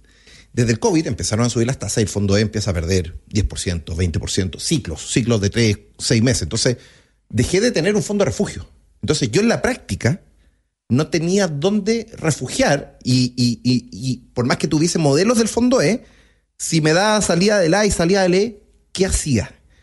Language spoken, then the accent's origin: Spanish; Antofagasta, Chile; Esa era como la forma de sobrevivir en esos tiempos, en los 80, en Antofagasta, y la he llevado toda la vida.